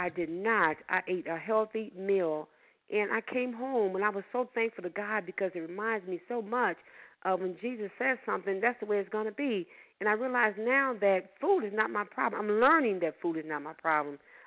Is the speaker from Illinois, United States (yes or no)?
yes; Chicago, Illinois, United States; I'm from Chicago.